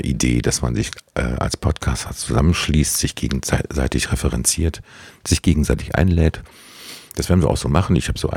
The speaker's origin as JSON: {"language": "German", "region": "Berlin", "country": "Germany", "tie": "born or raised there", "said": "Weißensee gehört inzwischen zum Großbezirk Pankow, Berlin-Pankow. Das ist der Bezirk, in dem ich aufgewachsen bin, in meiner Heimat."}